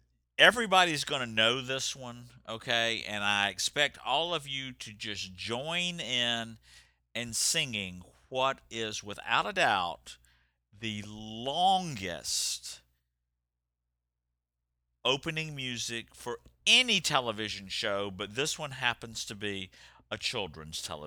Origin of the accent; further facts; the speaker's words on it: Atlanta, Georgia, United States; And y'all, I grew up in Atlanta